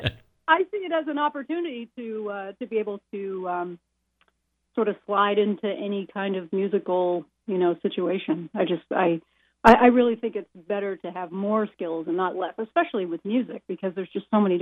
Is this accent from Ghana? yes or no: no; Maine, United States; moved away as an adult; also born or lived in Midwest; now in New Hampshire, United States; I'm from the Midwest originally, but I mean, I'm a New England girl. I've been here most of my life. So I moved away from Maine in 2010. I've been in New Hampshire.